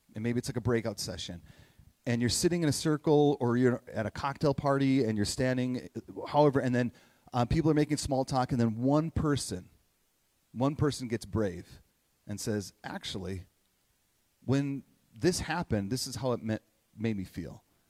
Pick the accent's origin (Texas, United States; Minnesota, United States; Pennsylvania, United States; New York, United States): Minnesota, United States; From a local, I'm a Minnesotan, right? And us Minnesotans, we love, and we're like, yes, we're Minnesota nice.